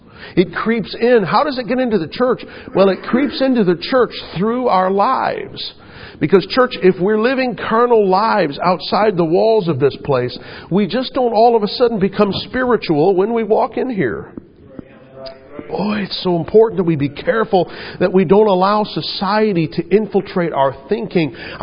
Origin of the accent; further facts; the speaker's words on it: United States; And I, as an American, it's just, boy, it just makes me grit my teeth.